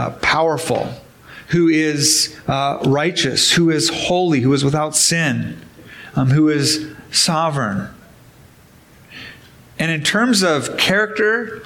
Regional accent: Midwest, United States; And so we're humble because we're from the Midwest.

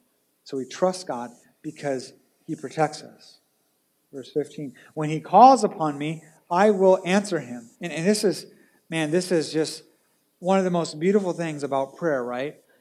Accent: Japan; So growing up in Japan, where Buddhism and Shintoism are the main religions, I remember as a kid, the first house we lived in on the kind of lower end of this mountain

